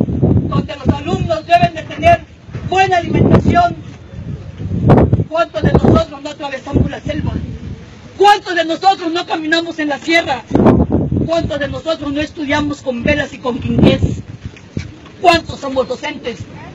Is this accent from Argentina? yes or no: no; Mexico; Antes eran los españoles y ahora somos los mexicanos contra los mexicanos.